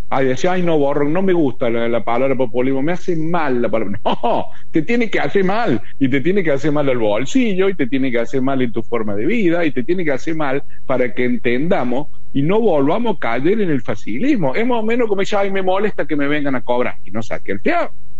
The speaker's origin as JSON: {"language": "Spanish", "region": "Córdoba", "country": "Argentina", "said": "vengo también del norte de Córdoba, de un pueblo muy pequeño, de 2000 personas, el Harre"}